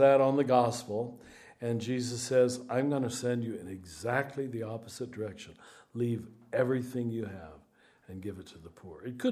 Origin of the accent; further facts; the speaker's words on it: United States; I'm a capitalist too because I'm an American. It's just, it comes with our mother's milk.